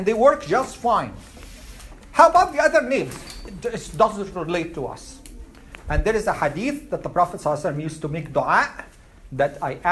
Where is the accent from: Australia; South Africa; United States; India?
India; Why not? I'm from India. I want an Indian-looking God.